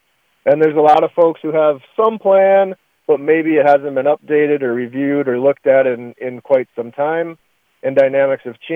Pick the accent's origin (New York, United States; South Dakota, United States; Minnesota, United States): South Dakota, United States; I'm born and raised in East Central South Dakota and been involved in various aspects of ag for my entire career